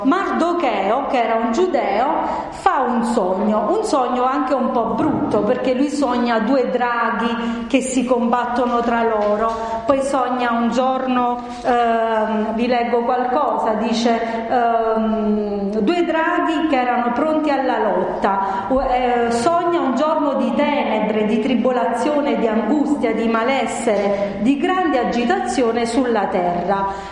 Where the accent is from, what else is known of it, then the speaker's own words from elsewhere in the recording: Naples, Campania, Italy; poi io sono napoletana, quindi a Napoli i sogni sono legge di vita